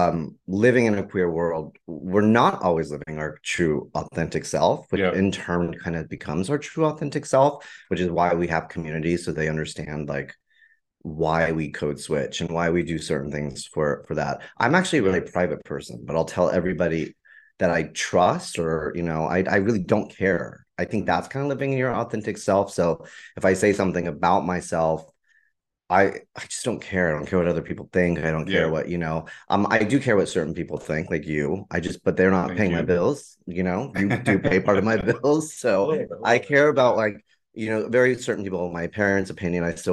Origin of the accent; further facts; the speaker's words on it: California, United States; Yeah, I was raised literally in the Sacramento Valley.